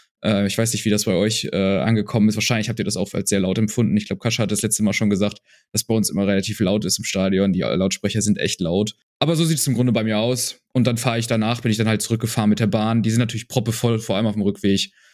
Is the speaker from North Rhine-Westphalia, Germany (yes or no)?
yes; Münster, North Rhine-Westphalia, Germany; ich komme aus Münster